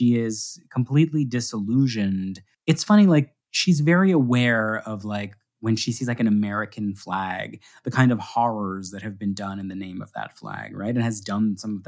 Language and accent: English; Canada; I'm a Canadian